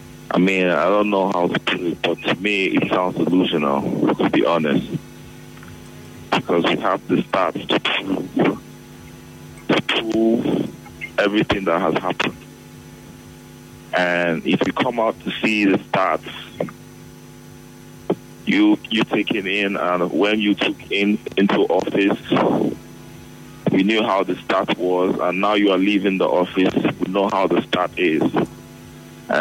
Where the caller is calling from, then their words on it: Owerri, Imo, Nigeria; I'm calling from Owerri.